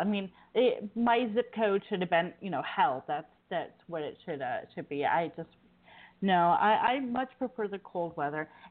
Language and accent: English; New York, United States; now in Tennessee, United States; But I was born in New York. So, you know, I lived a lot of, you know, my life in upstate New York, and it's way colder up there.